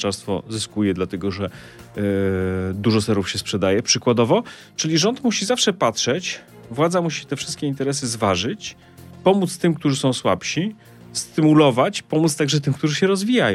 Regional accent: Subcarpathian Voivodeship, Poland; a jeszcze do tego pochodzę z Podkarpacia

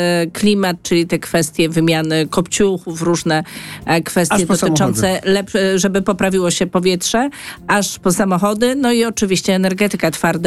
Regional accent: Gniezno, Greater Poland Voivodeship, Poland; ja pochodzę z Gniezna, więc dla mnie jest to rok milenijny wyjątkowy. Będziemy mieli wielkie obchody w naszym mieście i to jest rok niezwykle dla mojego rodzinnego miasta ważny.

